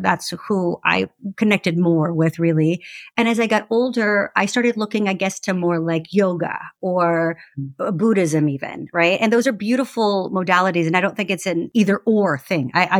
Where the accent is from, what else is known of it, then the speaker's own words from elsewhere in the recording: Texas, United States; I grew up like you in Texas, Tejana, and I've always been a spiritual person.